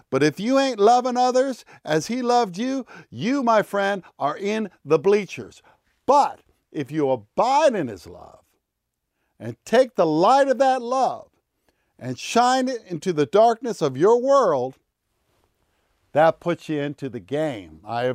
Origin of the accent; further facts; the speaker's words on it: Charlotte, North Carolina, United States; You know, I grew up in Charlotte, North Carolina.